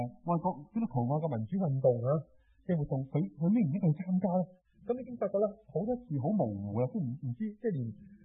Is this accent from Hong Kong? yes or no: yes; Hong Kong; 為點一直以嚟我哋即係香港人，突然間發覺我哋係中國人嘅時候咧